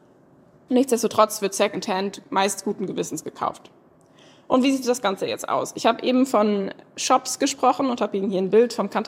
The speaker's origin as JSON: {"language": "German", "region": "North Rhine-Westphalia", "country": "Germany", "said": "Ich bin aus NRW"}